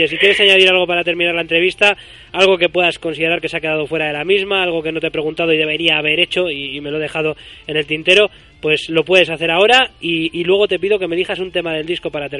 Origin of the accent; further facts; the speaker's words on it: Basque Country, Spain; Somos de Vizcaya, de Euskal Herria, y es verdad que somos una tierra un poco complicada